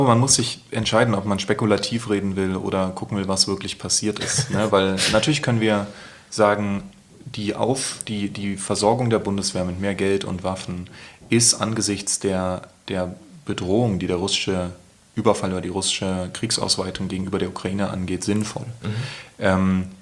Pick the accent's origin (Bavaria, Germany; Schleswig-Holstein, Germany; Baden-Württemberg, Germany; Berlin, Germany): Berlin, Germany; ich bin 87 geboren, die 90er Jahre waren voller Nazi-Gewalt, jetzt nicht im Friedrichshain, wo ich groß geworden bin